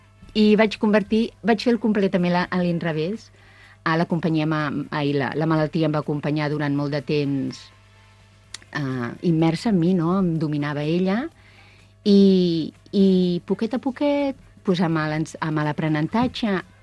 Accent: Barcelona, Catalonia, Spain; now in Sant Martí Sarroca, Spain; Tot i que jo sóc de Barcelona, visc a Sant Martí Sarroca. Porto 40 anys al Penedès, amb la qual és casa meva també

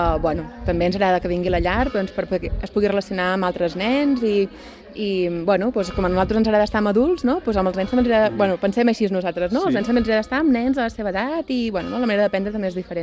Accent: Vilafranca del Penedès, Catalonia, Spain; Ens queda molt a prop, som de Vilafranca, sí?

